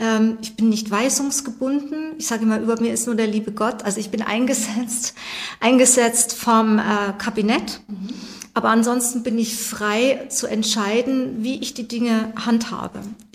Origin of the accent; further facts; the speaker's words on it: Bavaria, Germany; moved away as an adult; now in Lower Saxony, Germany; Ich habe ja auch in gewisser Weise einen Zuwanderungshintergrund. Ich komme aus Bayern und bin dann erst in einem fortgeschrittenen Alter hier nach Niedersachsen gekommen, aus persönlichen Gründen. Und habe hier quasi nach Niedersachsen eingeheiratet